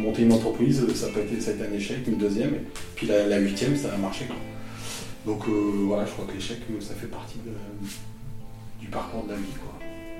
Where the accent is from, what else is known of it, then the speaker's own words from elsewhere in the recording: Lyon, Auvergne-Rhône-Alpes, France; j'étais à Lyon, je suis lyonnais.